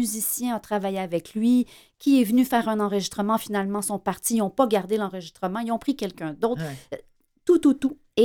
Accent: Montreal, Quebec, Canada; moi qui est francophone, même si je suis montréalaise

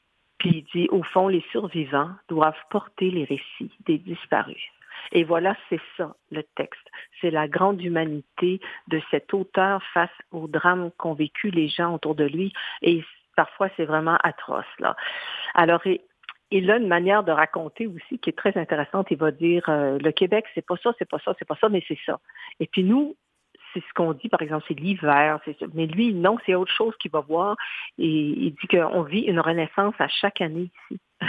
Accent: Haiti; now in Brazil; Chez nous, en Haïti, on dit que les gens à l'asile parlent tout seuls

